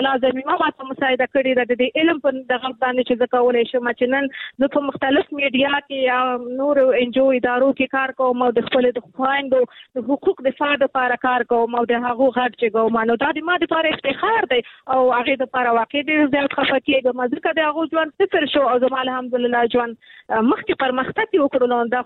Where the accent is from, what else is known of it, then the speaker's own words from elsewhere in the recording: Nangarhar, Afghanistan; ما مخکې کابل کې کار کوم، بیا ما خپل اساسي هدف چونکه زه د ننګرهار یم، ما ویل نور کابل بس دی